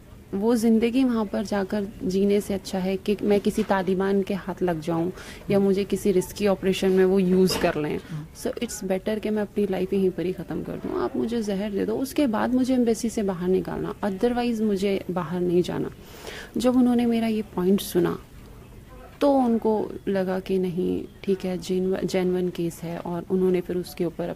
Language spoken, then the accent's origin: Hindi; India; मैं इंडियन हूँ